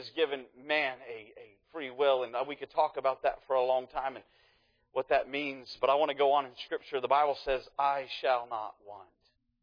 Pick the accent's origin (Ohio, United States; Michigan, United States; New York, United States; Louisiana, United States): Ohio, United States; Dayton; And I grew up in around Dayton, and in Ohio, I believe we don't have much of an accent, okay? And we are now based out of Kentucky